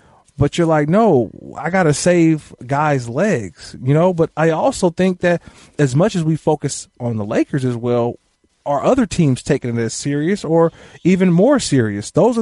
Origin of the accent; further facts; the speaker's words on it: California, United States; I'm from NorCal, yeah.